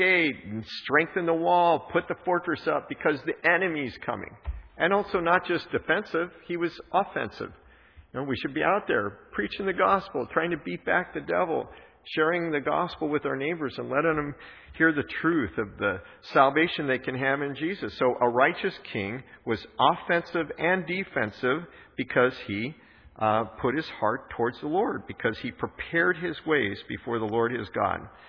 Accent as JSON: {"language": "English", "region": "Colorado", "country": "United States", "tie": "born or raised there", "said": "I had never, growing up in Colorado, I never heard of blue laws."}